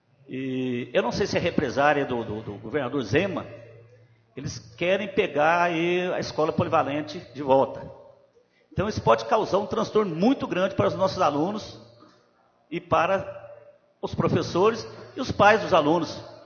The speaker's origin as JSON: {"language": "Portuguese", "town": "Alfenas", "region": "Minas Gerais", "country": "Brazil", "tie": "born or raised there", "said": "eu que nasci em Alfenas aqui, sou criado em Alfenas"}